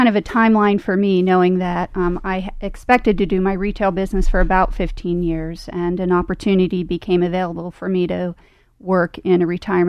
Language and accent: English; Pennsylvania, United States; Yeah, I'm Center County, born, bred, been here all my life in Center County.